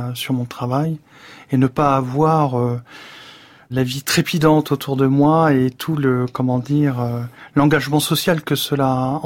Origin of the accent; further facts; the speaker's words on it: Paris, Île-de-France, France; also born or lived in Neuilly-sur-Seine; J'ai grandi à Paris. Je suis né à Neuilly parce qu'en fait, j'ai une mère américaine et qu'à Neuilly, il y a un hôpital américain.